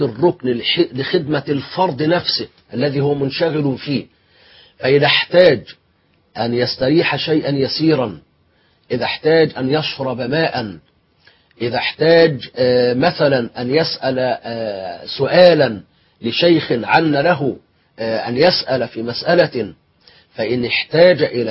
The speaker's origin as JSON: {"language": "Arabic", "town": "Kafr Hurmuz", "country": "Egypt", "said": "الأخ الحبيب ابن بلدتي ابن قريتي ابن كفرة هرمز"}